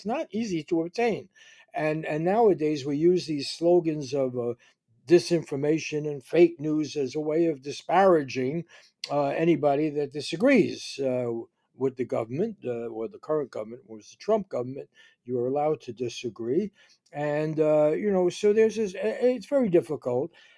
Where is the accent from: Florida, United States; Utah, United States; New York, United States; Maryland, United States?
New York, United States; Bronx; That was about, I don't know, I guess a mile from where I grew up in the Bronx. I went to City College, very different.